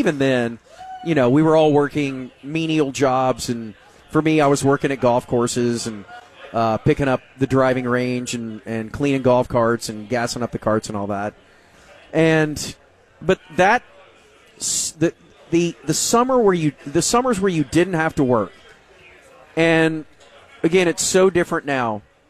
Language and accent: English; Arlington, Texas, United States; growing up in Arlington, we had the, so you would take a Dr. Pepper can up to Six Flags